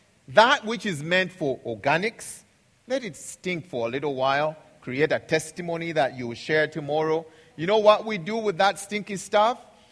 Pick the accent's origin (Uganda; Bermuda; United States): Uganda; English is a second language; Because I come from Uganda, and Uganda is an agricultural country.